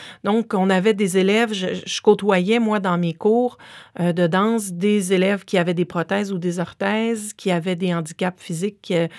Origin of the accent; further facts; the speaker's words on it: Rouyn-Noranda, Quebec, Canada; born there; étant enfant d'immigrante, moi, je suis née à Rouyn-Noranda. Mes parents sont arrivés il y a 50 ans.